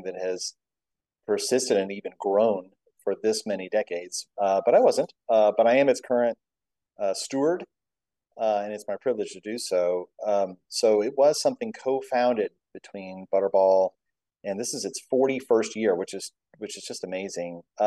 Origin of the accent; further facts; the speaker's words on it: Houston, Texas, United States; also born or lived in Austin; I'm originally from Texas and really much of a kind of city kid, really growing up mostly in Houston and Austin